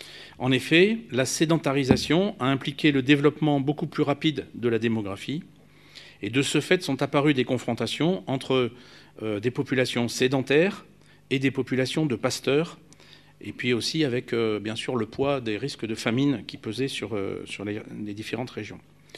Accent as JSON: {"language": "French", "country": "France", "said": "la paix nous a coûté cher, en tant que Français"}